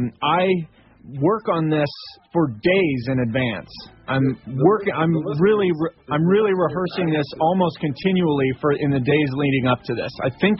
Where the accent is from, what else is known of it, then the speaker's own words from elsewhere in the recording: United States; I'm an American. I live in a community